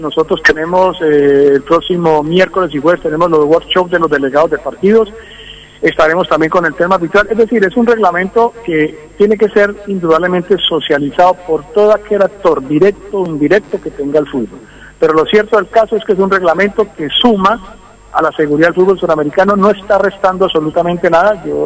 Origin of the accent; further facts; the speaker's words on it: Cúcuta, Norte de Santander, Colombia; also born or lived in Bogotá; Yo soy de Cúcuta, nacido en Cúcuta, pero mucho tiempo en Bogotá.